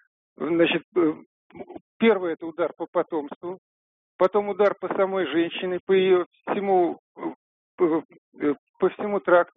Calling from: Moscow, Russia; Я из Москвы

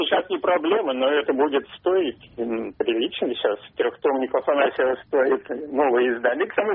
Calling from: Orenburg, Orenburg Oblast, Russia; Я из Оренбурга, у нас уже полтретьего.

